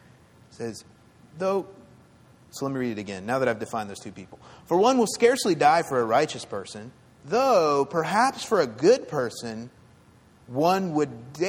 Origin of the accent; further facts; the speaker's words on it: Florida, United States; You know, I grew up in Florida. We have a lot of lakes in Florida.